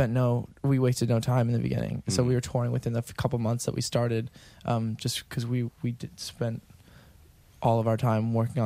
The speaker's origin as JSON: {"language": "English", "region": "New York", "country": "United States", "lives_now": "Los Angeles, United States", "said": "Yeah, I'm from Western New York, and as is Weston, except for his brief stints in Germany and China."}